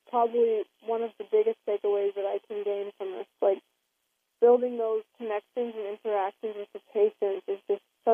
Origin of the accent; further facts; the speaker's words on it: United States; And I think being Native American myself, I can connect on a deeper level because we're all from the same kind of situation.